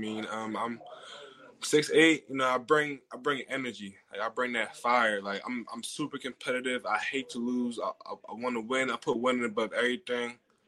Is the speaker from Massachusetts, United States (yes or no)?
no; Pleasantville, New Jersey, United States; So I'm originally from Pleasantville, New Jersey. You know, East Coast, South Jersey area.